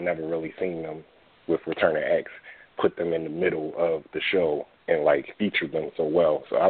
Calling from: Baltimore, Maryland, United States; from Baltimore.

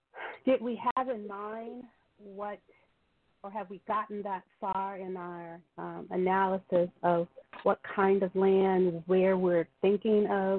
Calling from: Arizona, United States; in Arizona.

